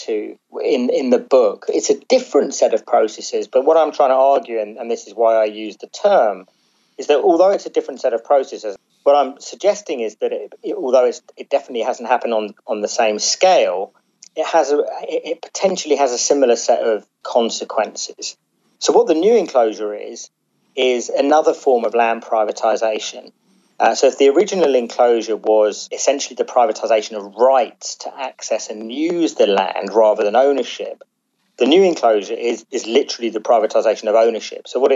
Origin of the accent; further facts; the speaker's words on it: England, United Kingdom; now in Sweden; I'm an Englishman living in Sweden.